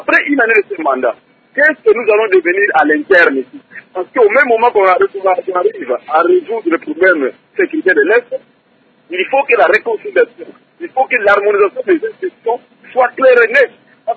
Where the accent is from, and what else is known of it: DR Congo